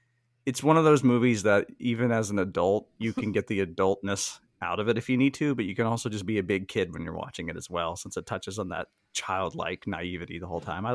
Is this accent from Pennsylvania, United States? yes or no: no; Mississippi, United States; now in Amsterdam, Netherlands; I'm originally from Mississippi. I currently live in Amsterdam in the Netherlands.